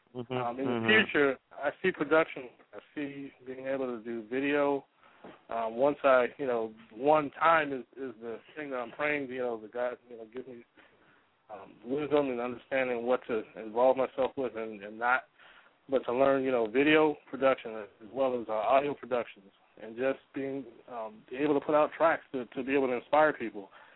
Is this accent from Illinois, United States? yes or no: yes; Chicago, Illinois, United States; I know when growing up in Chicago, we used to listen to the WBMXs and the 107 point